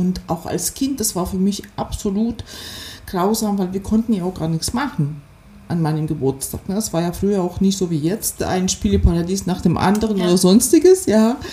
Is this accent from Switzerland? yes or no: no; Odesa, Odesa Oblast, Ukraine; Sowjetunion geboren und an einem Ort, wo es tatsächlich ganz, ganz viele Kulturen leben. Ich komme vom Schwarzen Meer aus Odessa und da leben ganz, ganz viele Kulturen. Bulgaren, Juden, Türken, Griechen, Rumänen, Ukrainer, Russen, also alles Mögliche.